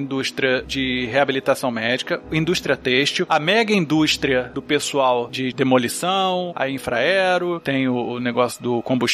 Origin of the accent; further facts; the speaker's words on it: Brazil; Mas como eu sou brasileiro, eu posso falar pelo Brasil